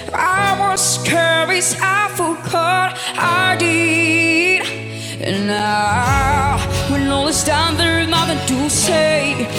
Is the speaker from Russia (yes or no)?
no; Belarus; потому что все-таки мы из Беларуси, мы больше общаемся. И в конце я уже за всю Беларусь боролся.